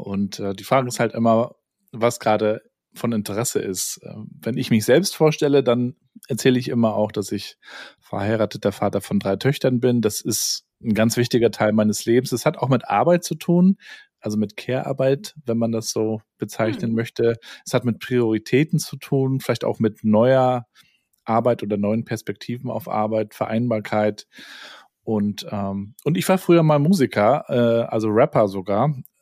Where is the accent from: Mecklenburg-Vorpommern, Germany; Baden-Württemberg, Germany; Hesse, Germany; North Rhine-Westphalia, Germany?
Mecklenburg-Vorpommern, Germany; Rostock; Also ich bin ja in den 80er Jahren groß geworden in Rostock in der ehemaligen DDR